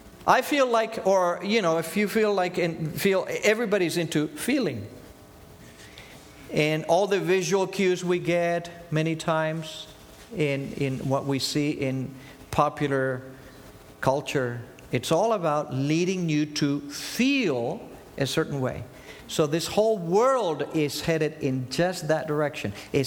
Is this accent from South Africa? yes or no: no; Argentina; accent: Argentine; English is a second language; moved away as an adult; this guy has a little accent. Yeah, I was born and raised in Argentina. I came when I was 18, and I didn't know a word of English